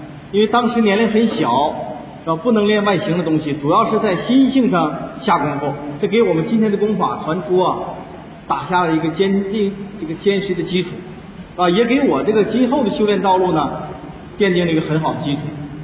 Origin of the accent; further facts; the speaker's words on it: Changchun, Jilin, China; 也是咱们东北人，家在长春市，今年43周岁啊，虚岁44岁了。